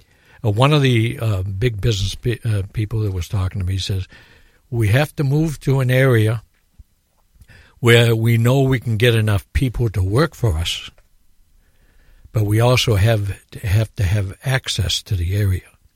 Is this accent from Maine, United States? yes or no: yes; Westbrook, Maine, United States; And they knew, because I was from Westbrook.